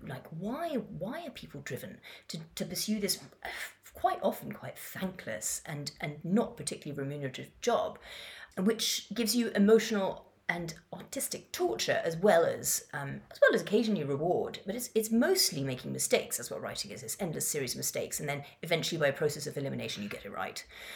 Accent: Madagascar; also born or lived in Kenya / Yemen / Morocco; I grew up in Madagascar and Kenya and Yemen and Morocco, and it was, you know, before the internet, you don't really get to carry friendships, you know, from one place to another.

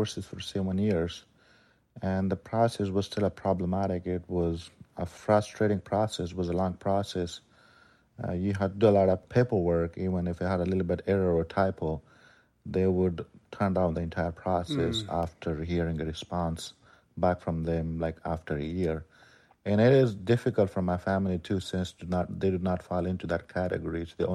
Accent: Afghanistan; to go to Afghanistan to visit my family, help them out with the paperwork. As soon as I arrived in my hometown, I was stuck at the house for 2 weeks.

